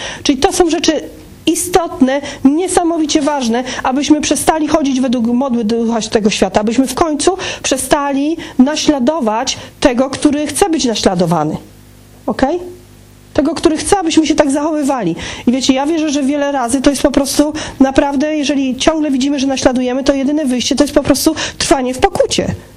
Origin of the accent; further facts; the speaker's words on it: Silesian Voivodeship, Poland; ja jestem ze Śląska i zawsze u nas się mówiło, że trzeba sprzątnąć tak na przodku.